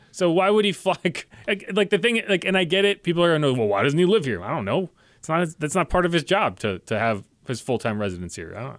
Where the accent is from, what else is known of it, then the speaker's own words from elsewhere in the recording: Windham, Connecticut, United States; I'm from Windham, Connecticut. Our high school's mascot was the Whippets.